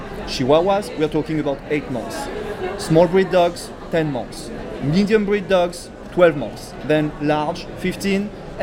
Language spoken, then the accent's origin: English; France; accent: French; with my French accent, sometimes it doesn't come out properly